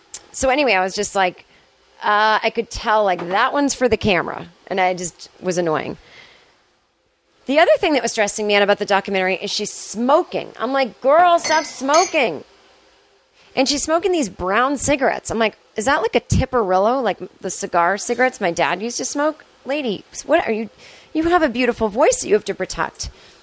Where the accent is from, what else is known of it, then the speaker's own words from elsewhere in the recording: Boston, Massachusetts, United States; it's just because I'm from Boston, and there's just that kind of, you know, there's just a little snobbery.